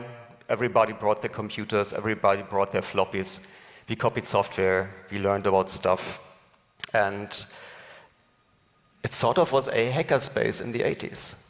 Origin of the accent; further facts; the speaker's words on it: Berlin, Germany; This is East Berlin. I grew up in East Berlin.